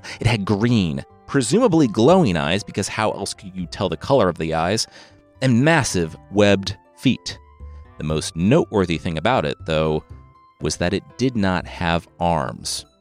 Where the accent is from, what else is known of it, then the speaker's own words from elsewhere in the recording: Loveland, Ohio, United States; We have the Loveland Frogman from my hometown of Loveland, Ohio.